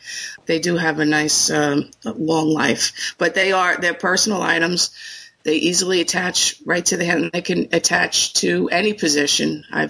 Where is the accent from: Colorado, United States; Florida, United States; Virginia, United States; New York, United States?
New York, United States; Long Island; I'm from Long Island, New York.